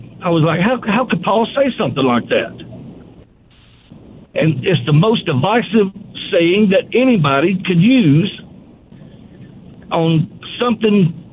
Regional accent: Birmingham, Alabama, United States; I grew up in Birmingham, so I've listened and read a lot of what you've published

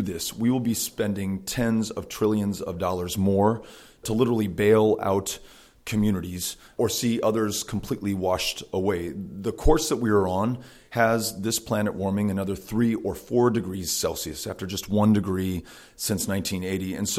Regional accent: El Paso, Texas, United States; I was born and raised in El Paso, Texas, at a time that so much of the country is focused on the U.S.-Mexico border

